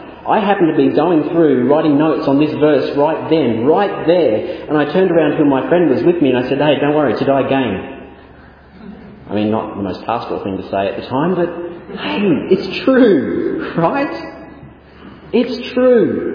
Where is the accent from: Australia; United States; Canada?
Australia; accent: Australian; This whole section of scripture I just want to share with you is where my Australian accent gets me into the most possible problem.